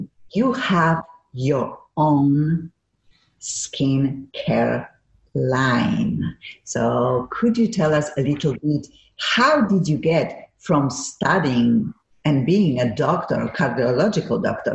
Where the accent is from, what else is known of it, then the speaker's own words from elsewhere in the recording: Silesian Voivodeship, Poland; Yes, and of course Zabrze is like 10 minutes from my hometown.